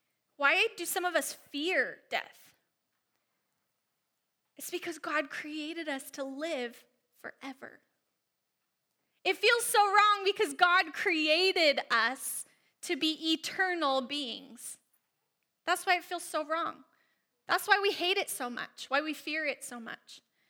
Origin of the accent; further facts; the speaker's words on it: Arizona, United States; Now, I came from Arizona, where it rarely rains, not the downpour we get up here.